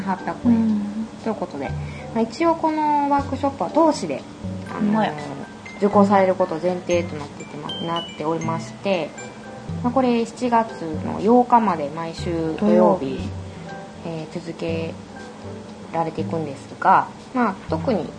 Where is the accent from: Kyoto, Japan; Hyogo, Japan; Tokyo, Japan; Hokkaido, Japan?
Kyoto, Japan; Oe; もうね、私個人的にその大江出身なもので、